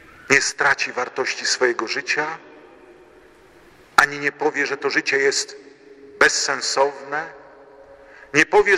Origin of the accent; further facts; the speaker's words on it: Bydgoszcz, Kuyavian-Pomeranian Voivodeship, Poland; w Bydgoszczy, kiedy byłem najpierw ministrantem, potem lektorem, mogłem na ten Twój wizerunek patrzeć codziennie.